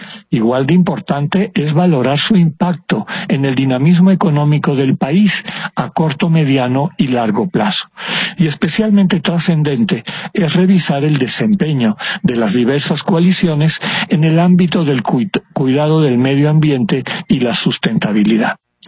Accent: Mexico; Como mexicanas y mexicanos formamos parte de una historia colectiva

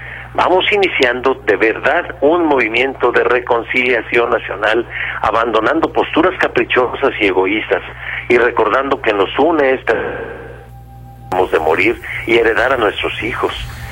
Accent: Mexico; Vivimos en México, somos mexicanos

